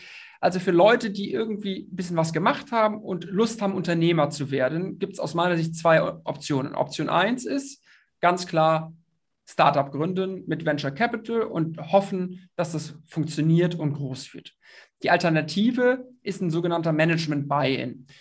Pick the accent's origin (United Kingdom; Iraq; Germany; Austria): Germany; Rhineland; born there; now in Berlin, Germany; 33 Jahre alt, gebürtig aus dem Rheinland, wohne in Berlin, begeisterter Sportler